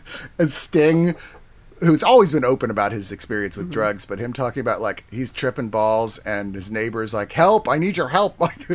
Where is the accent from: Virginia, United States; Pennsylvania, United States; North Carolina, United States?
Virginia, United States; Well, yeah, all right, so I'm from Virginia, and the … would tour through Virginia a lot.